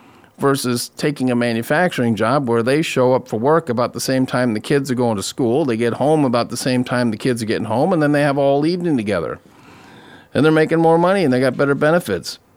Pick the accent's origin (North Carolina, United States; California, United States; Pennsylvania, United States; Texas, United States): California, United States; I thought I had a pretty good education growing up in California and going through education system in the 70s and the 80s.